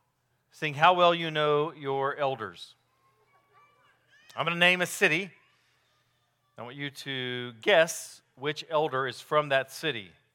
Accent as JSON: {"language": "English", "town": "Baytown", "region": "Texas", "country": "United States", "tie": "born or raised there", "said": "And of course, I'm from Baytown."}